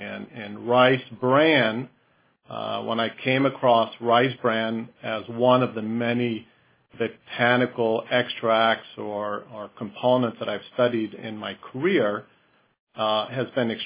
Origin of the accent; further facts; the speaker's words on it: Iowa, United States; born there; also born or lived in Europe / South America / Australia; So I was born in Iowa. I've been raised in many different countries around the world, Europe, South America, Australia. Came back to the U.S. when I first went to college.